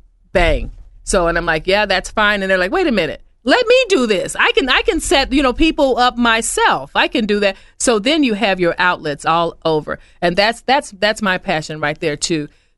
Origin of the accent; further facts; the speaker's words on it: Chicago, Illinois, United States; also born or lived in Arkansas; I'm originally from Chicago. I think people think I'm a Peorian, but I'm from Chicago.